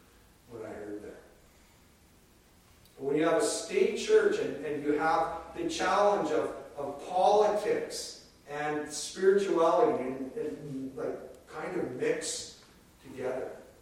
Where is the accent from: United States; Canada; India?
Canada; I grew up in the State Church of Canada, I grew up in the United Church of Canada